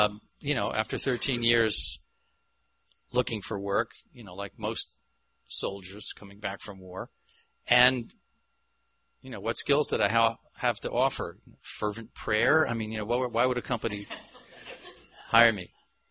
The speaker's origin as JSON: {"language": "English", "region": "New York", "country": "United States", "said": "I'm a New Yorker, or I guess I should pronounce it properly. I'm a New Yorker. And I joined Krishna Consciousness in London in 1969 when I was 19 years old and stayed in temples for 13 years."}